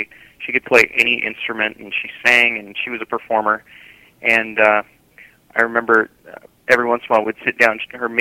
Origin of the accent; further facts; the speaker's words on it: Phoenix, Arizona, United States; And every year, David comes to my hometown, Phoenix, to do a big charity event.